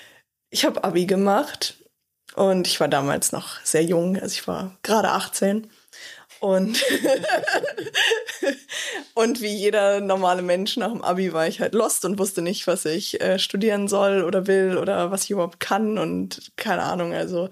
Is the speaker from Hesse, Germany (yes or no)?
no; Braunschweig, Lower Saxony, Germany; In Braunschweig, wo ich herkomme, ist das so ein Ding einfach.